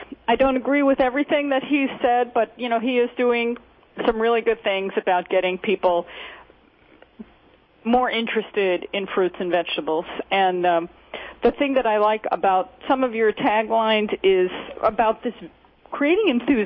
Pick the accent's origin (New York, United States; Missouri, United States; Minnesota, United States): New York, United States; Dix Hills; I grew up in Dix Hills on Long Island.